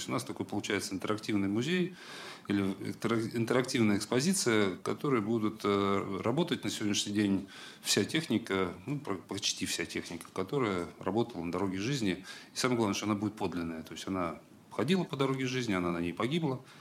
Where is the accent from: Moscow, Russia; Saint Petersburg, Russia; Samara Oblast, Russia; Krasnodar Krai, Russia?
Saint Petersburg, Russia; Тем более, лично я сам ленинградец